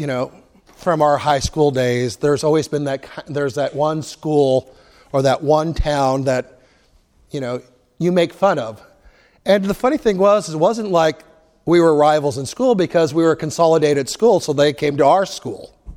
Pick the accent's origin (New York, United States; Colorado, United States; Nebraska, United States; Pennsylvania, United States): Nebraska, United States; Central City; I grew up in Nebraska, and I grew up in a county called Merrick, which is pretty well central Nebraska, and the town I went to high school in and lived in was Central City